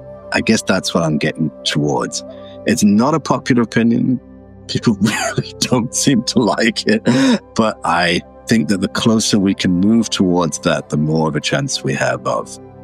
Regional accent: United Kingdom; accent: British; they're going to judge me by my accent as, you know, British, whatever.

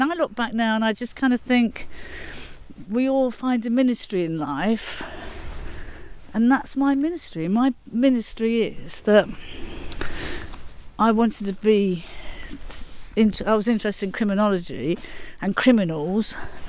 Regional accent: Leicester, East Midlands, United Kingdom; I was the youngest of three growing up in Leicester

